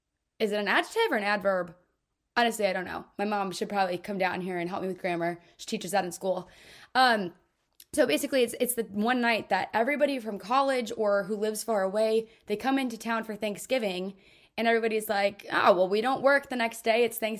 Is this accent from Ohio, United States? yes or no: yes; Painesville, Ohio, United States; But I'm back in my hometown, none other than Northeast Ohio, Lake County, Painesville.